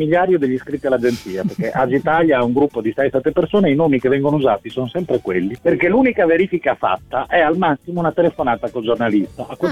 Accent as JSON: {"language": "Italian", "town": "Bologna", "region": "Emilia-Romagna", "country": "Italy", "said": "io sono di Bologna e la notizia viene in teoria da qua"}